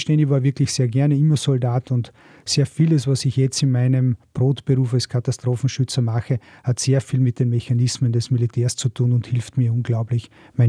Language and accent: German; Burgenland, Austria; weil es eher untypisch ist, dass ein Südburgenländer in Salzburg in einer Gemeinde Bürgermeister werden kann.